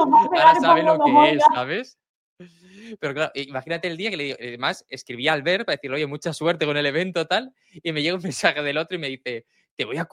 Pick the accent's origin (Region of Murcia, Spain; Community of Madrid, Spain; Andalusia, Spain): Region of Murcia, Spain; now in Alicante, Spain; yo vivo en Alicante, pero yo soy de Murcia